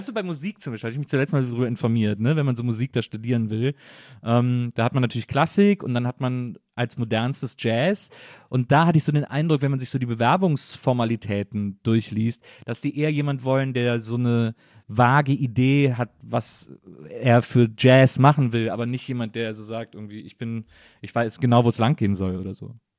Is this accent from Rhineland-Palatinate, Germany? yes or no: no; North Rhine-Westphalia, Germany; ich war 13, 14 oder so, ich komme aus der Nähe von Köln, saß da in Westdeutschland